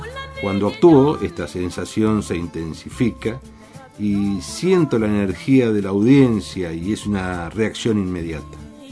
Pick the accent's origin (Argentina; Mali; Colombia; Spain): Mali; Spanish is a second language; Pero no puedo decir por qué ocurre esto en mi país y no en los vecinos